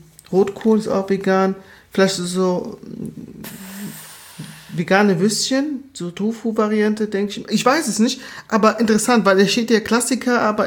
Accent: Southern Germany, Germany; Okay, ich komme ja aus Süddeutschland.

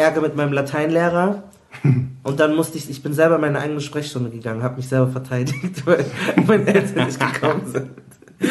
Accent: Munich, Bavaria, Germany; Aber ich bin auch aus München. Und älter als du.

